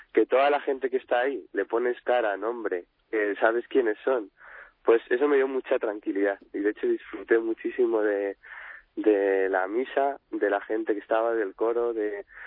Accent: Madrid, Community of Madrid, Spain; born there; Pues soy un neopresbítero desde hace apenas 3 semanas. Tengo 27 años, nacido en Madrid y ahora estoy en la parroquia de Villanueva de la Cañada, de vicario.

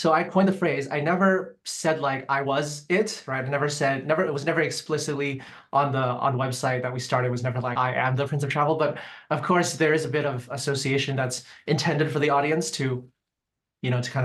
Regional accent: Hong Kong; moved away as an adult; also born or lived in Beijing, China / Toronto, Canada; now in Vancouver, Canada; I grew up in Hong Kong and Beijing and, you know, spent my years until I was 18 in those two cities. And then I came back to Canada for university, lived in Toronto for a handful of years, Canada's biggest city

